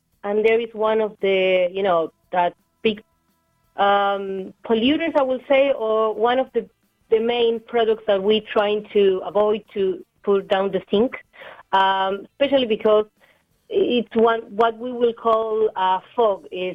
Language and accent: English; Argentina; now in Ireland; I'm from Argentina, originally.